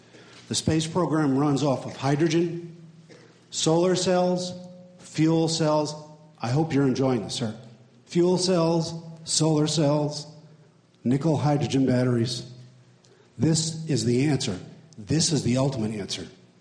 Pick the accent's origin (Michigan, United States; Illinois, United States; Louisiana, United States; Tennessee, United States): Michigan, United States; Grand Rapids; I'm from Grand Rapids, Michigan.